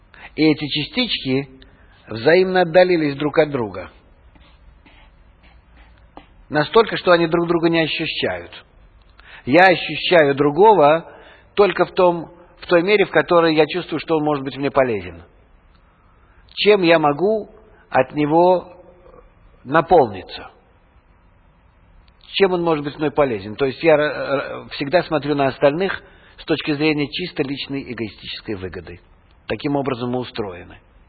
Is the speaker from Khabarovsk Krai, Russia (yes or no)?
no; Saint Petersburg, Russia; moved away as an adult; Я вырос в Ленинграде, и воспитался, и получил образование. Я уехал уже 28-летним человеком оттуда, уже, так сказать, сформировавшимся.